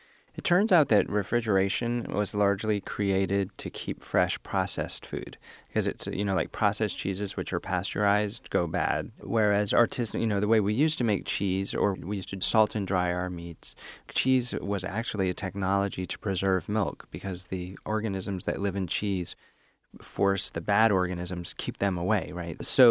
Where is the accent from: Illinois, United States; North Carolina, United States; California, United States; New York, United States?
New York, United States; New York City; I'm from New York City, and there's this store called Integral Yoga